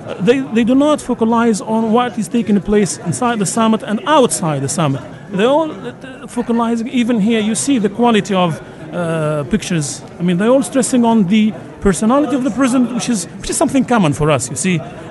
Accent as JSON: {"language": "English", "country": "Tunisia", "second_language": "English", "said": "I'm from Tunisia. I'm an English teacher at the university."}